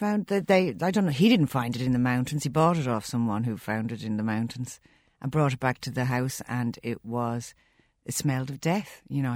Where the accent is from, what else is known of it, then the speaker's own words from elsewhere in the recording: Arklow, County Wicklow, Ireland; And I'm from Arklow. And Arklow was a very wealthy place.